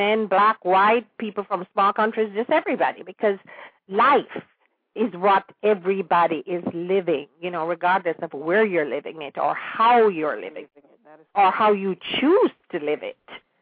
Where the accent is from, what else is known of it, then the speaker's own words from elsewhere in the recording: Jamaica; I know I really consider myself so fortunate to have been born and raised in Jamaica.